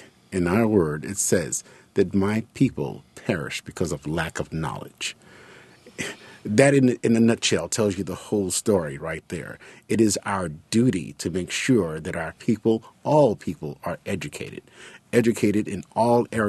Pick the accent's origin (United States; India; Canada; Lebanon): United States; New York City, New York; I was born and raised in New York City.